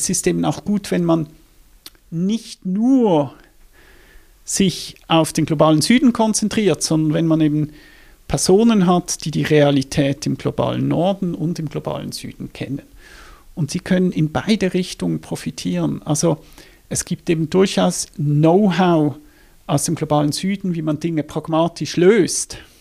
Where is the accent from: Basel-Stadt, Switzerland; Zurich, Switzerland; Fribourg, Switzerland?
Basel-Stadt, Switzerland; Basel; Und ich bin selbst aus Basel.